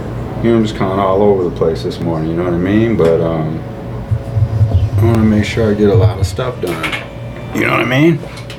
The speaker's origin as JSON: {"language": "English", "town": "Milwaukee", "region": "Wisconsin", "country": "United States", "said": "I'm from Milwaukee and stuff, and I do a lot of stuff on Milwaukee, and I'm going to continue to do that just because where I'm from."}